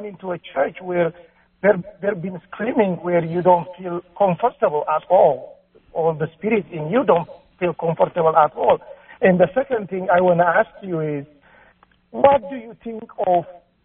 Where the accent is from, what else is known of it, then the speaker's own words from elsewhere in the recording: Ethiopia; I'm originally from Ethiopia.